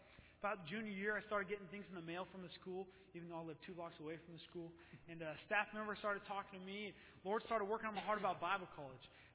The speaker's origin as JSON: {"language": "English", "town": "Santa Clara", "region": "California", "country": "United States", "tie": "born or raised there", "said": "I grew up in Santa Clara, California, North Valley Baptist Church, my home church, Pastor Jack Trever."}